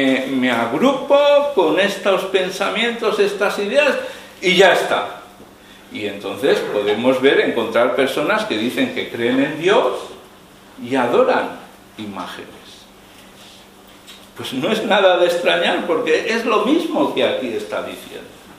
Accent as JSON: {"language": "Spanish", "town": "Barcelona", "region": "Catalonia", "country": "Spain", "tie": "born there", "said": "yo nací en Barcelona, pero yo no soy catalán."}